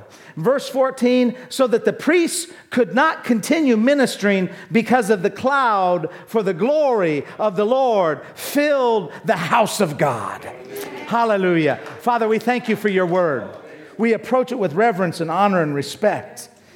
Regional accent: United States; born there; Nice to meet you. I'm American by birth, but I'm Filipino by choice.

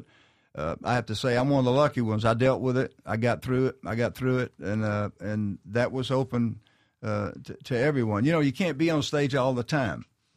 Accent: Houston, Texas, United States; I'm Texas. I'm from Houston, Texas.

